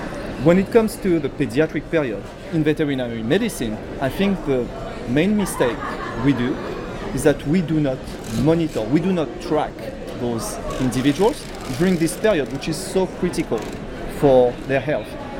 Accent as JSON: {"language": "English", "country": "France", "accent": "French", "said": "with my French accent, sometimes it doesn't come out properly"}